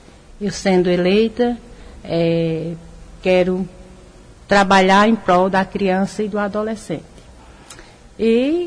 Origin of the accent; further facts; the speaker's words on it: Araripina, Pernambuco, Brazil; eu sou de Araripina, nasci aqui, minha família também é de Araripina, meus pais. Casei, constituí família.